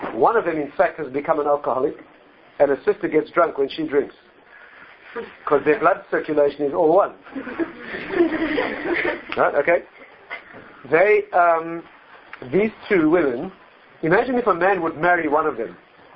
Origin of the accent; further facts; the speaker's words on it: South Africa; When I was brought up in South Africa, and I went to medical school